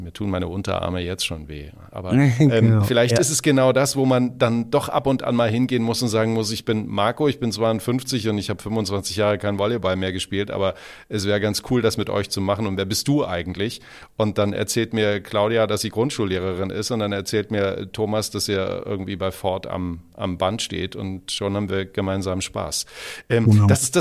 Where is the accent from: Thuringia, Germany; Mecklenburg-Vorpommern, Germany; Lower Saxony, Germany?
Thuringia, Germany; Apolda; Ja, ich bin Thüringer.